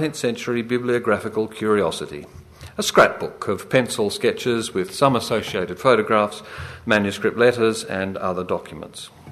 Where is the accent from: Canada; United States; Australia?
Australia; as the book in toto has remained a profound inspiration for my own work as an Australian art historian.